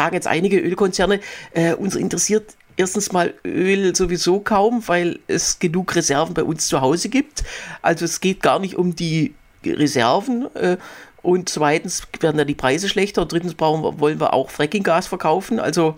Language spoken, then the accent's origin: German; West Germany, Germany; gerade ich als Wessi, der dann so ahnungslos durch die Stadt geht